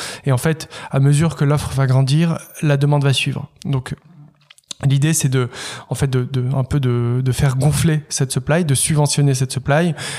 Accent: Casablanca, Casablanca-Settat, Morocco; moved away as an adult; now in Paris, France; j'ai 35 ans. J'ai grandi à Casablanca au Maroc, j'ai fait mon lycée là-bas. J'ai passé toute mon enfance et mon adolescence et je suis arrivé à Paris pour faire mes études.

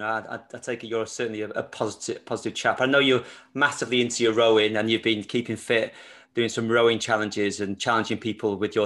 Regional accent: Wales, United Kingdom; because I'm from North Wales

